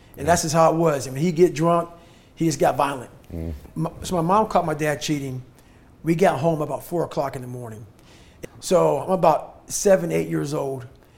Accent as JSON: {"language": "English", "town": "Buffalo", "region": "New York", "country": "United States", "tie": "born or raised there", "said": "Well, I grew up in Buffalo, New York."}